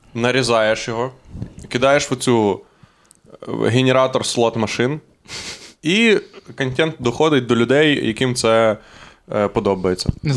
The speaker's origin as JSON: {"language": "Ukrainian", "town": "Husiatyn", "region": "Ternopil Oblast", "country": "Ukraine", "said": "Я з Гусятина."}